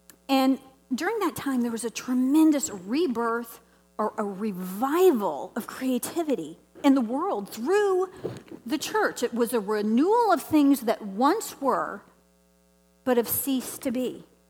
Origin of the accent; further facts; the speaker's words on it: Tennessee, United States; I mean, she was from Georgia, and I was from Tennessee, you know.